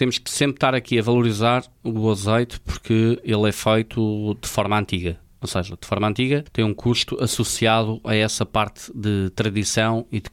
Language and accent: Portuguese; Mirandela, Bragança, Portugal; Mirandela, por exemplo, de onde eu sou, é o concelho em Portugal com mais lagares a nível nacional.